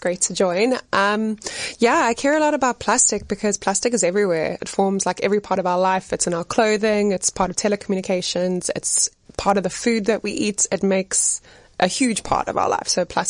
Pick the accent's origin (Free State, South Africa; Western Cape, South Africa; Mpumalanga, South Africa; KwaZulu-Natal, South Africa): KwaZulu-Natal, South Africa; Pietermaritzburg; also born or lived in United Kingdom / China / Johannesburg, South Africa; So I'm from Pietermaritzburg. I grew up there. I studied my bachelor's degree there.